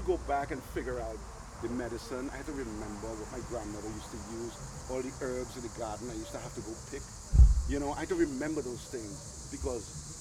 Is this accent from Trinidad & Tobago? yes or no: yes; Trinidad & Tobago; I made a lot of money because I come from Trinidad.